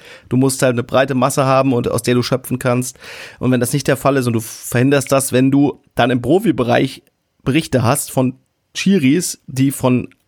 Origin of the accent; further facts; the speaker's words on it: Rhineland-Palatinate, Germany; ob es in Rheinland-Pfalz in meiner Heimat war